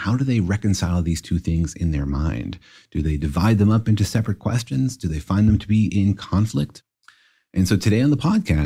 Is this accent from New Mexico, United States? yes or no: yes; Los Alamos, New Mexico, United States; when I was growing up in Los Alamos, you know, physics was in the air.